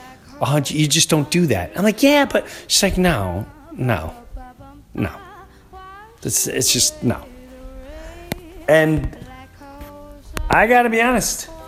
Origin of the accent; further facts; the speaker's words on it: New York, United States; where I grew up in Long Island, don't be a dick.